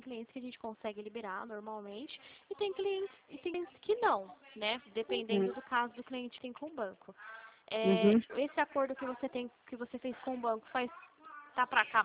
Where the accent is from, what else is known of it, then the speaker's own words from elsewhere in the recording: Limeira, São Paulo, Brazil; Eu sou do estado de São Paulo, falo de Limeira, São Paulo, aqui do centro de Limeira.